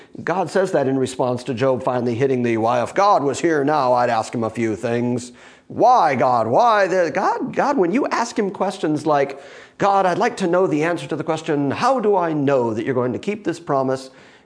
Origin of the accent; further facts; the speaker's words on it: Detroit, Michigan, United States; I grew up in Detroit with a whole lot of Catholic friends.